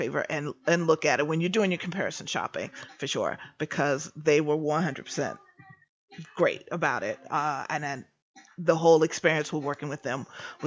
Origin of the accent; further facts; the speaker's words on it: East Coast, United States; I'm from the East Coast, so I grew up around snow.